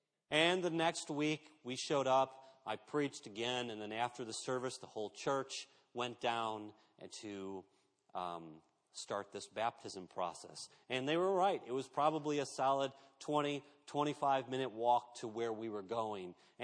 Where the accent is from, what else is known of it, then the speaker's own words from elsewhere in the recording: United States; Of course, you know, I'm an American. I have everything, right?